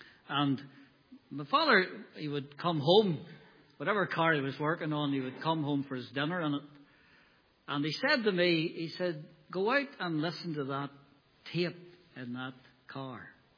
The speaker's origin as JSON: {"language": "English", "town": "Newtownards", "region": "Northern Ireland", "country": "United Kingdom", "tie": "born or raised there", "said": "I was growing up, and I was growing up in Newton Ards, the trouble seemed far away. Even though Belfast is only up the road, we never had much bother."}